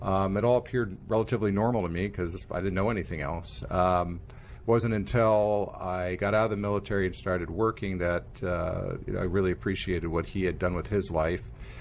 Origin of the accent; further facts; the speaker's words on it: California, United States; also born or lived in Los Angeles / Bethesda, Maryland / New Jersey; I was born in Los Angeles, but grew up in a number of places, Bethesda, Maryland, New Jersey, and back to California for high school and subsequently college.